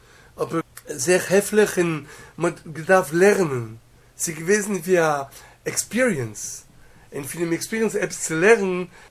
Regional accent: Antwerp, Flanders, Belgium; born there; Ich bin geboren in Antwerpen, in Belgien.

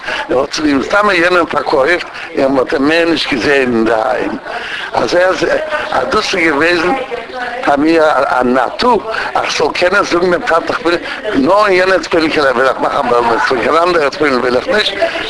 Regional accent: Warsaw, Masovian Voivodeship, Poland; German is a second language; moved away as an adult; Ich bin geboren in Warschau in 1918, dem 11. November. Ich habe gewohnt in derselben Stiebe, welch ich bin rausgegangen am 7. September 1939.

